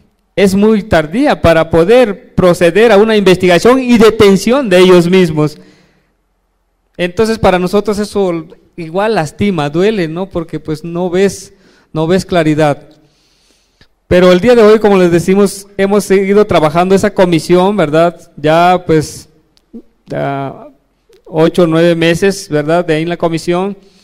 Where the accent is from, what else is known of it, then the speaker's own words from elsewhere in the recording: Mexico; como mexicanos